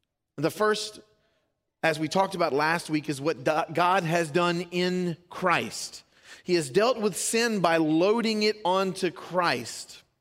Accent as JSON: {"language": "English", "region": "Louisiana", "country": "United States", "said": "I'm from South Louisiana, and where my family lives is on the border of Cajun country and redneck town."}